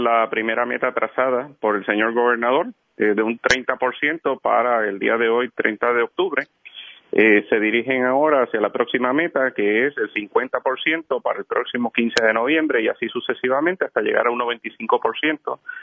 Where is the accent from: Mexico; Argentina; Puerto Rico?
Puerto Rico; Utuado; now in Bayamón, Puerto Rico; Yo crecí en Utuado, ¿verdad? Vivo en Bayamón hace ya...